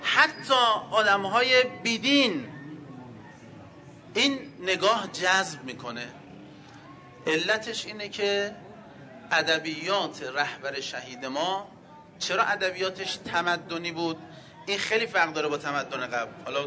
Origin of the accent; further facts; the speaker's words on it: Iran; با هم صحبت کردیم، فهمید ما ایرانی هستیم.